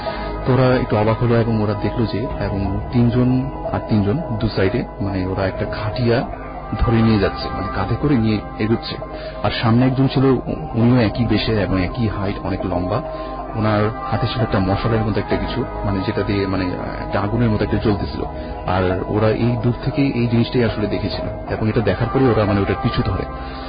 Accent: Dhaka, Dhaka Division, Bangladesh; আমি পুরান ঢাকা থেকে এসেছি

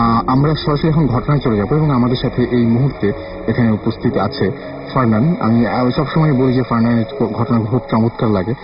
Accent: Dhaka, Dhaka Division, Bangladesh; কোরআন ঢাকা থেকে এসেছি, আমি এসএসসি করছি।

